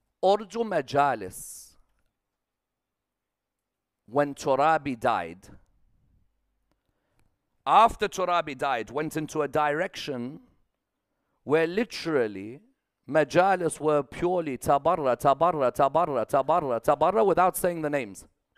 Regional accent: Najaf, Najaf Governorate, Iraq; For example, if you ask me, where am I from? I'll say, Iraq. Say, which part of Iraq? I say, I'm from Najaf. Not Baghdad?

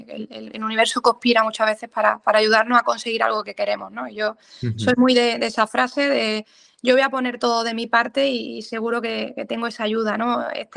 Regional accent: Jaén, Andalusia, Spain; Bueno, soy de Jaén, al final me quedo

